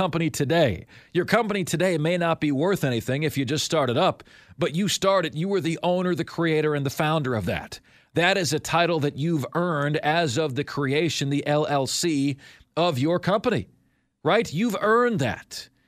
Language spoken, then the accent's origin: English; Tampa, Florida, United States; my hometown of Tampa, for one, have been up for hundreds of years.